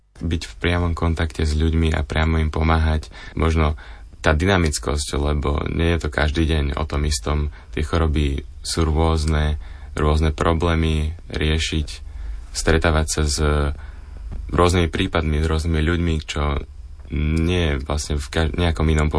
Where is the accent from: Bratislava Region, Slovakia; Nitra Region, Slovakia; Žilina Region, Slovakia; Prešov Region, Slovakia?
Bratislava Region, Slovakia; Bratislava; pochádzam z Bratislavy.